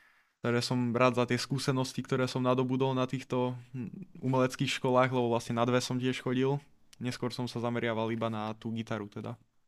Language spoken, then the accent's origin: Slovak; Košice, Košice Region, Slovakia; accent: not a strong eastern Slovak accent; pochádzam z Košíc. Možno to nie je až tak počul, lebo Košice nie sú úplne na východe, takže ako nemám barz nejaký východňarský prízvuk, ale tá sem sa ako nájde také slovo, ktoré mi ujde. Ale čo by som o sebe povedal teda, mám 20 rokov